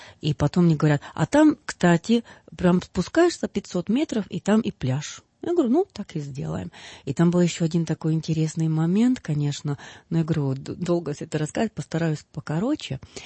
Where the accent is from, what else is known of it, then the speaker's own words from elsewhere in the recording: Czechia; я из Чехии.